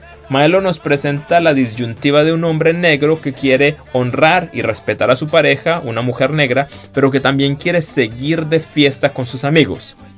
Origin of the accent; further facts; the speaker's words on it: Colombia; Durante mi niñez en Colombia, noté que las canciones que se bailaban en las fiestas